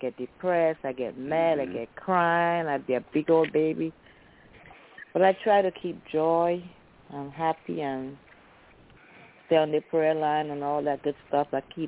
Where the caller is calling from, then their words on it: Crawfordville, Florida, United States; Crawfordville, Florida.